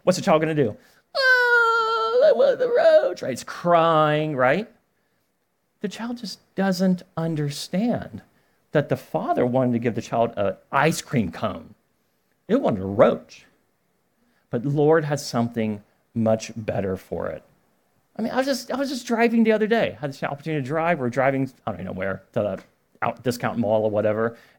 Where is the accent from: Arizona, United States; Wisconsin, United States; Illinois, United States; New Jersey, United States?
Arizona, United States; I'm from Arizona. I'm going to live in Arizona. I'm going to die in Arizona. I'm an Arizonan.